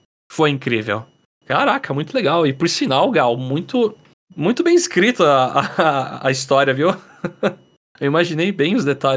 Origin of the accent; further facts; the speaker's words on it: Israel; Lembrando que nasci e vivo em Israel.